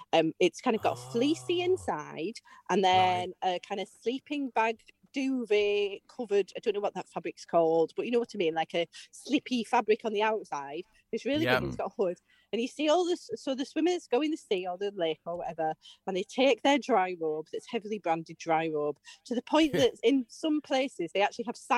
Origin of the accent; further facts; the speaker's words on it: Bradford, Yorkshire and the Humber, United Kingdom; Oh, grew up in Bradford, in West Yorkshire.